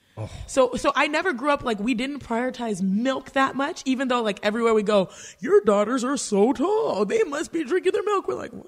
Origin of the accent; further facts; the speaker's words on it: Houston, Texas, United States; now in Los Angeles, United States; I'm out here in Los Angeles, and I am from Houston, Texas. I'm from the South, where the best barbecue is.